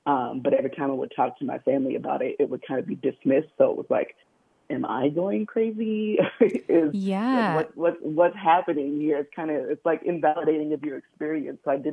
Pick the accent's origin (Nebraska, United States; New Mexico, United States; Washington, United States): Washington, United States; Olympia; So I was adopted at birth from Texas, and I was raised in Olympia, Washington, which is about an hour outside Seattle. It's a much, much smaller community.